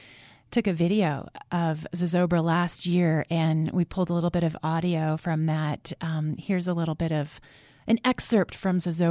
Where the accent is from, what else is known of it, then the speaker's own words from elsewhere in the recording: Santa Fe, New Mexico, United States; I grew up in Santa Fe, and my mother's house is within walking distance of Fort Marcy Park